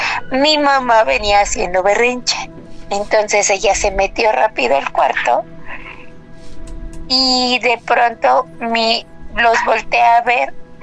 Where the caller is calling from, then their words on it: Tizayuca, Hidalgo, Mexico; de Tizayuca.